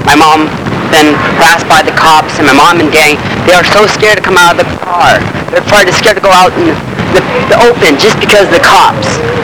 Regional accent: Santa Cruz, California, United States; also born or lived in Stockton; I was born and raised here in Santa Cruz. I mean, I was born in Stockton, but a week later I was raised here and came here in Santa Cruz.

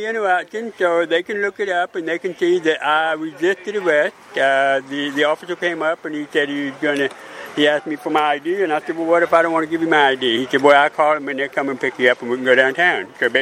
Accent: Charleston, South Carolina, United States; I'm from Charleston, South Carolina. It's a very old tourist market.

